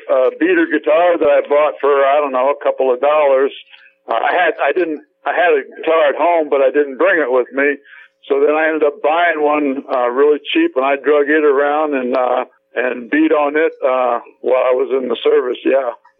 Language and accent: English; Missouri, United States; also born or lived in St. Louis; Well, originally I'm from Missouri, South Missouri, actually, and I lived quite a few places in my adolescent years.